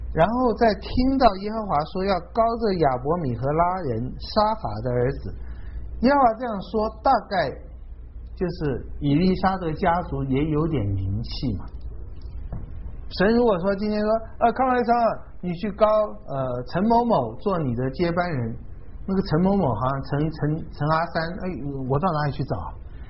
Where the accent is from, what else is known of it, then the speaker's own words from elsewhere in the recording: Taiwan; 我们小的时候在台湾已经是这么富有了